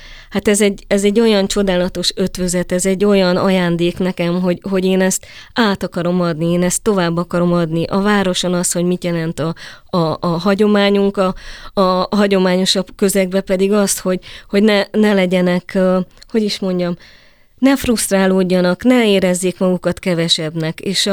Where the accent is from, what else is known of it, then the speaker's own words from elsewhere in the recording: Transylvania, Romania; most hol vagyok otthon, tehát hogy falu, város, Magyarország, Románia, ha itt vagyok, erdélyi magyar vagyok, ha ott vagyok, magyarországi magyar vagyok, vagy román vagy